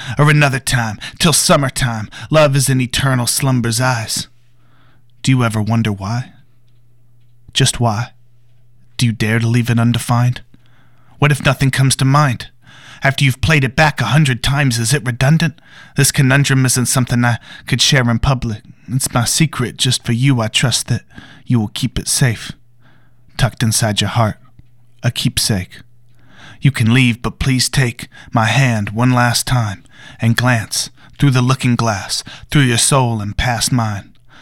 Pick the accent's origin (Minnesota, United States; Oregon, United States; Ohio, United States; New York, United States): Minnesota, United States; Minneapolis; born there; Yeah, I was born in Minneapolis, but I didn't stay there long.